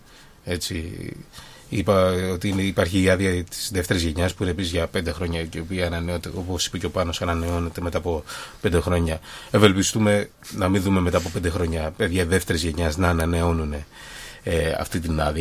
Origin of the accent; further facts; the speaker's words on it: Athens, Attica, Greece; Στα Πατήσια. Εγώ γεννήθηκα και μεγάλωσα στα Πατήσια.